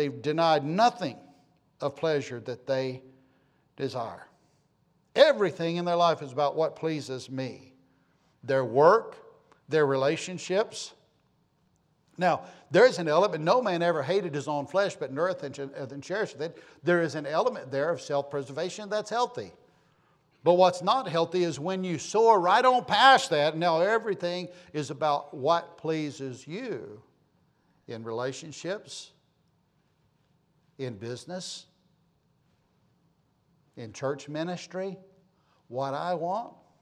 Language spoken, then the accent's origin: English; United States; born there; I'm an American. I thank God that I'm American, by the way. I thank God that I'm American. I thank God that I was born in this nation.